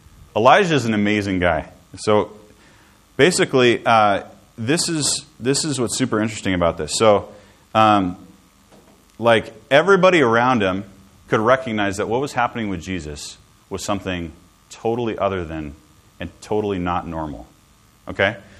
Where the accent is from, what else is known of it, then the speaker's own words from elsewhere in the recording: United States; Okay, so I'm from America, so this is the analogy that I'm going to use.